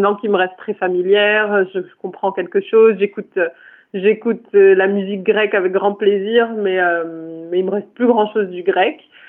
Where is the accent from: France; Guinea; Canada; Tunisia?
Tunisia; Tunis, Tunis Governorate; Alors, je suis née puis j'ai grandi à Tunis, la capitale de la Tunisie en Afrique du Nord.